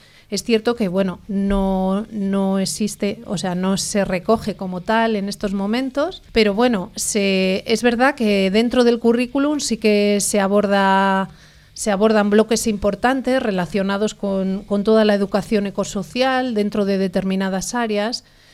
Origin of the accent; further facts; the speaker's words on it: Valladolid, Castile and León, Spain; porque somos de Valladolid y provincia.